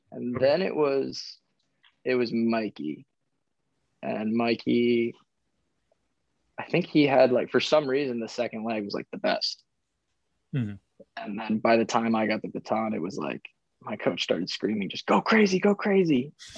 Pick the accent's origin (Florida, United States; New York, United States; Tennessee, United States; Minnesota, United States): New York, United States; you know we're probably what am I saying, dude, we're from Long Island.